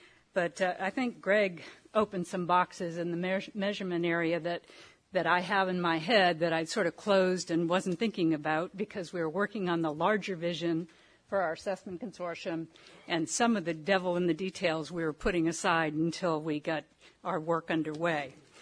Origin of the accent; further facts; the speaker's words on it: Florida, United States; one of the reasons I'm here is because I am from Florida, and I'm the program contact for the grant award.